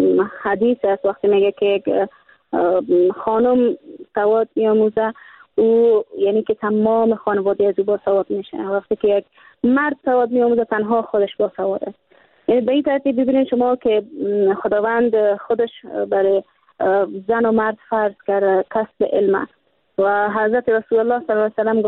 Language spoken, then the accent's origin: Persian; Afghanistan; برای مردم هم به ولسواریم قریم و به ولایتم و به کل افغانستان ما بتونم که یک حامی باشم